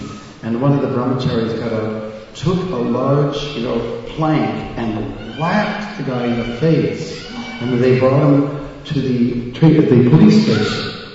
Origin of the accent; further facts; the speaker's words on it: Canada; And where are you from? So I said, "I'm from Canada."